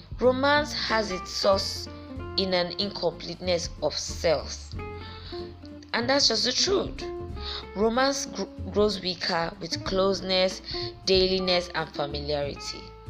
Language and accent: English; Nigeria; English is a second language; I'm a Nigerian. I have a right to speak bad grammar anytime, any day. I'm being a true Nigerian. Yes. After all, Britain or British or English is not my language.